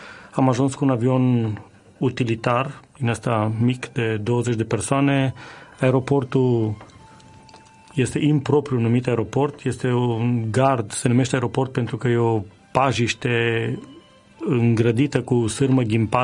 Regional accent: Romania; born there; suntem binecuvântați că ne-am născut în România

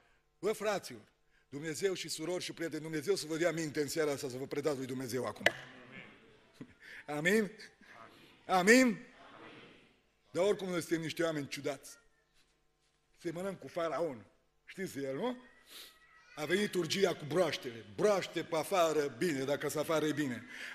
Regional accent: Romania; că doar sunt român și n-am uitat originile.

